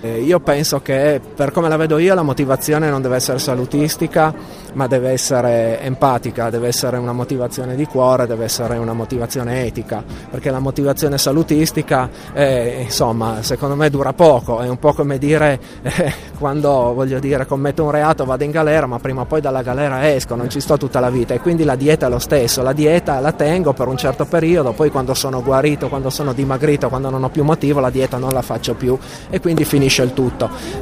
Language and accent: Italian; Turin, Piedmont, Italy; born there; partendo da Torino, che è la mia città natale